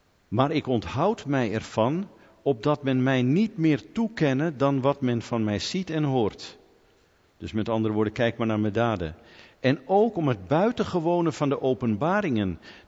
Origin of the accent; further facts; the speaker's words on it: Netherlands; Ik ben een Nederlander, dus ik stoot me, als ik een slechte dag heb, aan een hele hoop dingen.